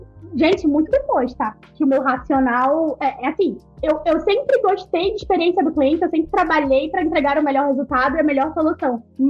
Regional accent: Belém, Pará, Brazil; É de Belém, não sou carioca, sou paraense, tá bom?

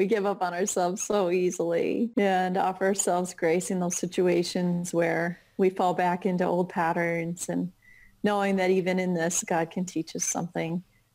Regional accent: Iowa, United States; now in Indianapolis, United States; I'm in Indianapolis right now. I'm from Iowa.

